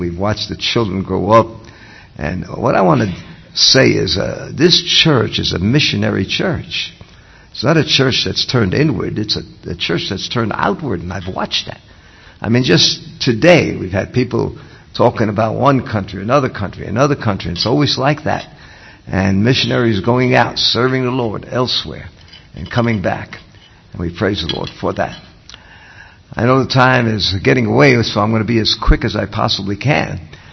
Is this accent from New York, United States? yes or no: yes; New York City, New York, United States; born there; I was born in New York City. I was saved in New York City. I've been serving in Alabama, though, for a number of years now.